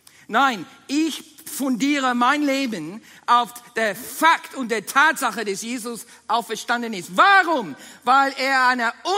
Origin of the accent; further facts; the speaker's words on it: Australia; Ich rufe die ganze Zeit, ich bin kein Verbrecher, ich bin Australier.